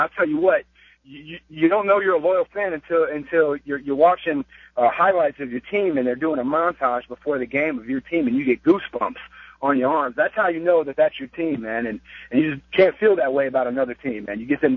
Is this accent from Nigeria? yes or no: no; Toledo, Ohio, United States; also born or lived in Germany; Actually, I was born in Germany, but I grew up in Toledo. I grew up here in Toledo.